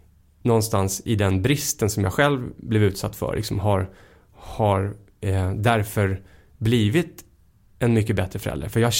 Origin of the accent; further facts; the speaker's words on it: Hemmesta, Stockholm County, Sweden; Jag växte upp då ute i Hemmestad, som sagt.